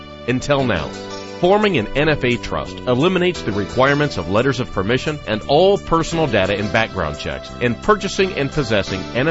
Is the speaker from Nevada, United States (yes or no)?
yes; Nevada, United States; right here in my home state of Nevada